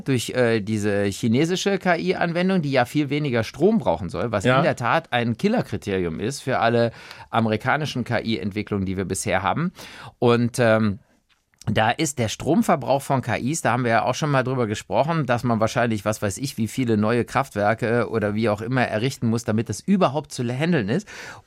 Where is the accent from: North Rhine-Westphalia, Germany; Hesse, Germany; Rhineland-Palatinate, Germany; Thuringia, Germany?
North Rhine-Westphalia, Germany; Cologne; weil ich ja als Kölner